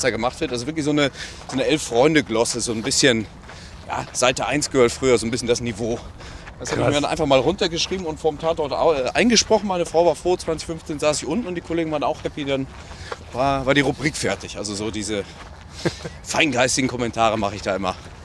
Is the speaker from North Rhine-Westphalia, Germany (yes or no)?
yes; North Rhine-Westphalia, Germany; Ich komme ja aus dem Sieger Sauerland. Bin ja ein Immi. Wollte aber schon immer nach Köln.